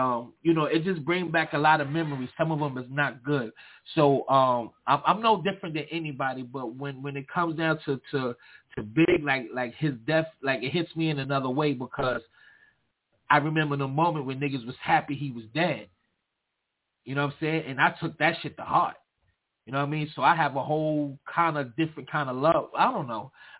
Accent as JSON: {"language": "English", "town": "Brooklyn", "region": "New York", "country": "United States", "said": "And they all of them knew I was from Brooklyn. It wasn't like I'm trying to make myself know I'm from Brooklyn."}